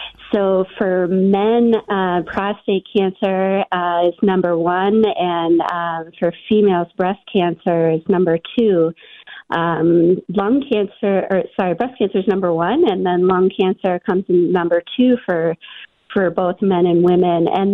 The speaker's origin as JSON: {"language": "English", "town": "Becker", "region": "Minnesota", "country": "United States", "tie": "born or raised there", "said": "Yeah, so I'm actually a native Minnesotan. I grew up in Becker, Minnesota"}